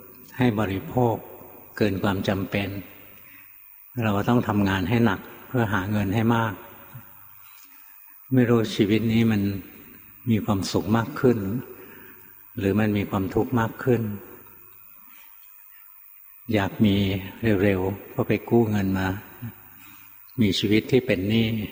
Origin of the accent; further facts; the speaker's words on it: Bangkok, Thailand; born there; หลวงพ่อเกิดในกรุงเทพนะ